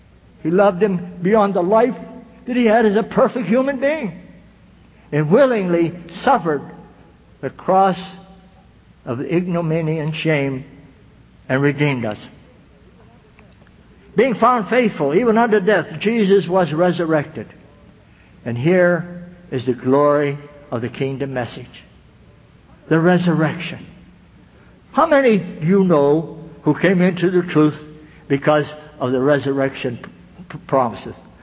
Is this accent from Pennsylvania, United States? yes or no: yes; Pennsylvania, United States; I'm not from Missouri, but I'm from Pennsylvania.